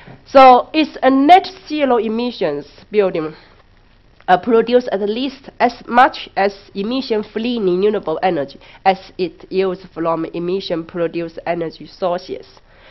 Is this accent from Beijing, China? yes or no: no; Shanghai, China; English is a second language; but I'm from Shanghai, it's much better.